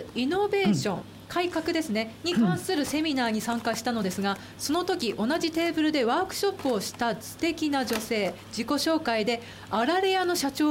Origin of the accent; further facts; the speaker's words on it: Asahikawa, Hokkaido, Japan; also born or lived in Nayoro; 私自身名寄生まれ旭川育ちの肩書きそのものに変わりはないものの